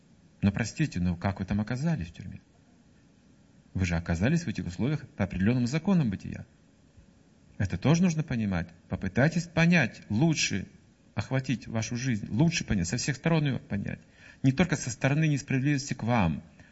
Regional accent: Siberia, Russia; А мы сибиряки.

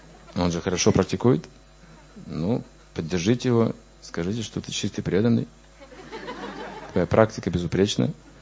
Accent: Russia; born there; В том, что мы родились в России.

